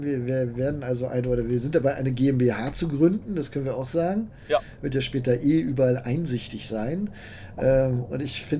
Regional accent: Bückeburg, Lower Saxony, Germany; Also meine alte Heimat, ich bin ja in Bückeburg aufgewachsen, ist jetzt nicht ganz so weit weg. Schaumburg halt der Bereich.

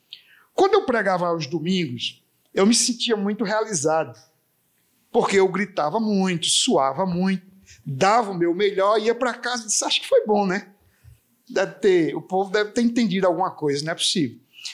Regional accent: Apodi, Rio Grande do Norte, Brazil; now in João Pessoa, Brazil; Eu saí lá do Apodi, no Rio Grande do Norte, vim aqui para o Betel, em João Pessoa

